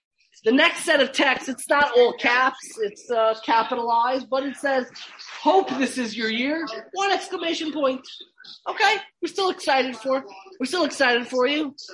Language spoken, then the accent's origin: English; Five Towns, New York, United States; I grew up in the Five Towns, so I grew up across the street from Shari Tfila, which was like the center of gravity where everything was taking place.